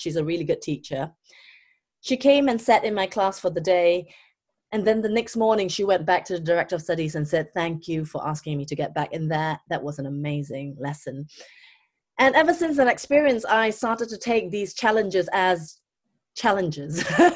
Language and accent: English; Singapore; first language English; You see, I consider myself a native speaker because I grew up speaking English. I was educated through the medium of English because I come from Singapore.